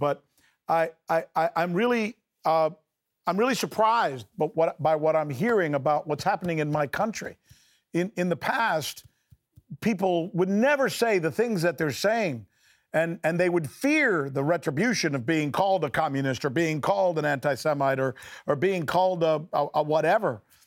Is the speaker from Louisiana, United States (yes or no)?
no; Miami, Florida, United States; also born or lived in Cuba; As you know, I was born in Cuba. I know your history as you know mine. And I grew up in Miami, so I'm kind of one of those anti-comunista guys